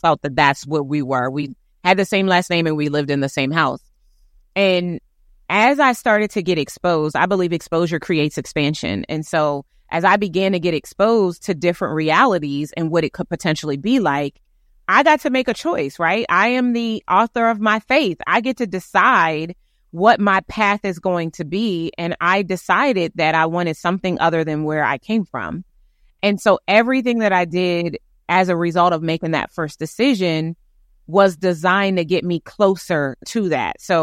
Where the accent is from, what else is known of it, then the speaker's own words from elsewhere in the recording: Newcastle, Delaware, United States; Okay. So I am from Newcastle, Delaware. That's where I live now. I'm a Delawarean.